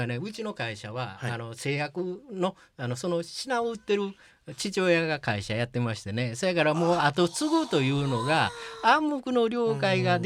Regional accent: Ōasa, Tokushima, Japan; 私の方は旧大麻町というところで、生まれ育ちましたので、

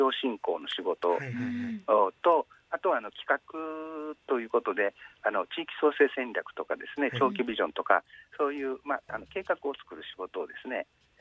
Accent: Osaka, Japan; 高校は大阪なんです。

